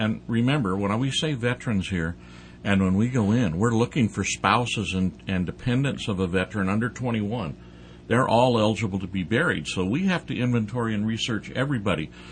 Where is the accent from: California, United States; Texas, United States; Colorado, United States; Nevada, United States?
California, United States; Mount Shasta; also born or lived in Saudi Arabia; I was born and raised in Mount Shasta, and then went off to Vietnam for about 18 months, and then came back and traveled around, and then I spent 10 years in Saudi Arabia.